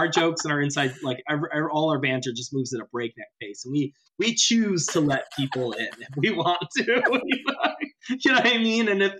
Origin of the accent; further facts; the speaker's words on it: Westchester, New York, United States; And, you know, we're from Westchester.